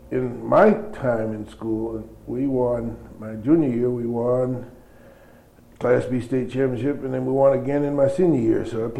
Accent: River Rouge, Michigan, United States; also born or lived in Georgia; I was born in a little town called Middle Haven, Georgia, which is not far from Augusta, Georgia. And I grew up in River Rouge, Michigan, which is in the suburbs of downriver from Detroit.

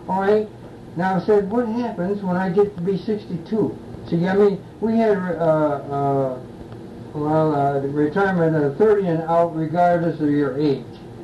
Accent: Bay City, Michigan, United States; born there; No, I was born in Bay City.

